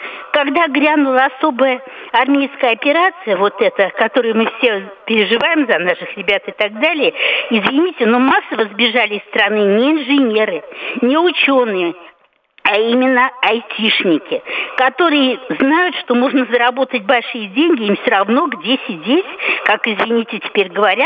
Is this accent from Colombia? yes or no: no; Moscow, Russia; я из Москвы